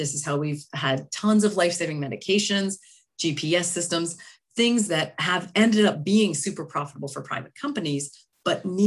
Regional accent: Canada; Personally, as a Canadian socialist, I completely agree with him.

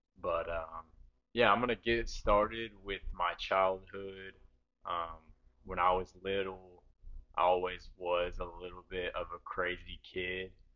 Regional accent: Franklin, Tennessee, United States; I'm from Franklin, Tennessee.

